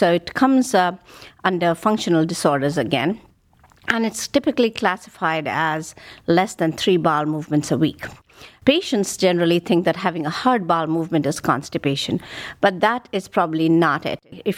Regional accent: India; moved away as an adult; now in Cleveland, United States; I grew up in India and I did my medical training there. And I had a collaboration with Dr. Fazio, our previous chairman. And I came in the year 2000 to lovely Cleveland. And I've been here since then.

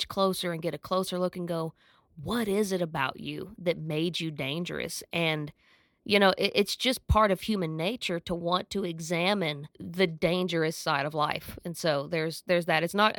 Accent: Oklahoma, United States; It's kind of like you and I grew up in Southeast Oklahoma, and so we had copperheads.

